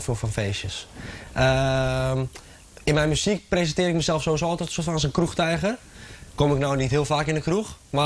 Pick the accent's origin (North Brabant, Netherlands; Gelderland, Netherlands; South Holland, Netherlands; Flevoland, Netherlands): Flevoland, Netherlands; Lelystad; ik ben 23 jaar oud en ik kom uit Lelystad. Geboren en getogen.